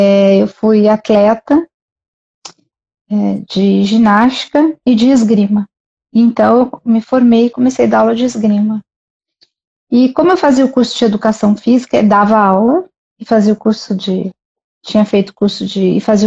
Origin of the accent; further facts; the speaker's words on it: Curitiba, Paraná, Brazil; also born or lived in Londrina; Eu sou de Curitiba e eu me formei no norte do Paraná, morava em Londrina